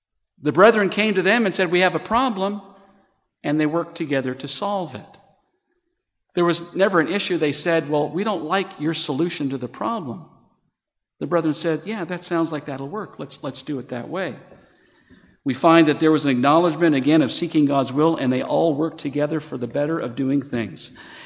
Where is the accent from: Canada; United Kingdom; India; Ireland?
Canada; also born or lived in United States; now in New Zealand; My wife and I both grew up in Canada. She was born in Canada. I was born in the States, but I grew up for the first 20 years in Canada